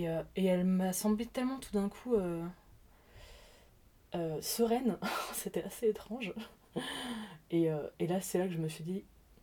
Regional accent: Champigny-sur-Marne, Île-de-France, France; j'ai 33 ans et je viens de Champigny-sur-Marne dans le 94 en France.

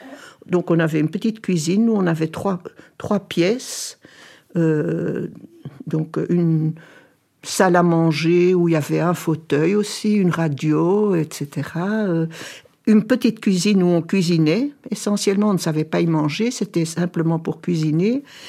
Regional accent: Brussels, Belgium; born there; Moi, je suis née à Bruxelles, à l'hôpital Saint-Pierre. Et puis, j'ai habité au Familistère Godin, parce que mon père travaillait à l'usine des poils Godin. Et j'y ai vécu jusqu'en 1964

